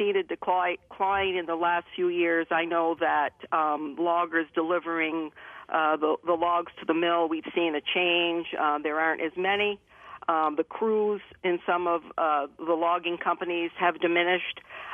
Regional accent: Irasburg, Vermont, United States; But I was also born and raised in Irisburg on a dairy farm. So when we talk about the core values of Vermont being agriculture and forestry, I guess that's what shaped my life

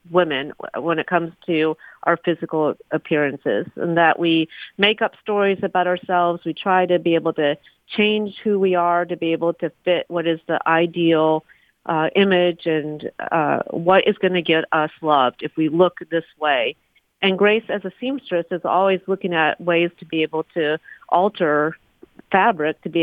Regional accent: Iowa, United States; growing up in the Midwest in Iowa. And I love Iowa. I love that I'm a Hawkeye.

